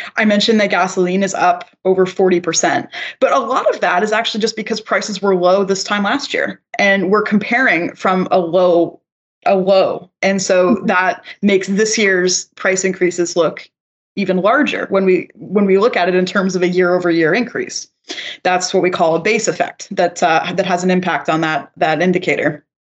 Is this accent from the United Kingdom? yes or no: no; Canada; I'm also a Canadian and I'm a consumer and I'm a grocery shopper.